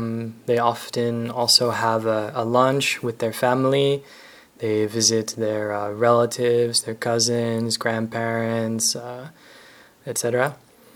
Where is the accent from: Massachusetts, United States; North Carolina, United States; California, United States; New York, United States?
North Carolina, United States; I'm from the United States, from North Carolina.